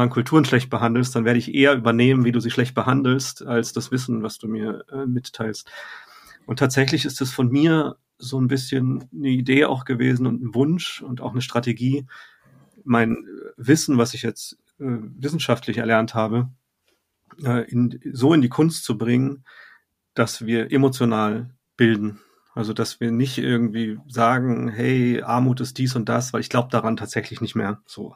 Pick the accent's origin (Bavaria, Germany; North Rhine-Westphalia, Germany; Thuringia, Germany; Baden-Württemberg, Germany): Baden-Württemberg, Germany; Freiburg; also born or lived in Berlin; Ich bin in Berlin geboren, aber ich wohne seit ich 3 bin in Freiburg.